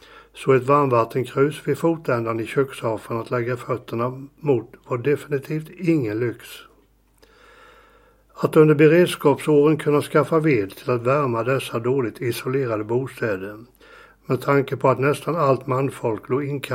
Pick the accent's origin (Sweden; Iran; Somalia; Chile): Sweden; Jönköping, Jönköping County; Vad jag har tänkt berätta om är mina barndomsår från Jönköping. Jag är född i Kristina församling i Jönköping 38. Alltså är jag av sen förkrigsmodell.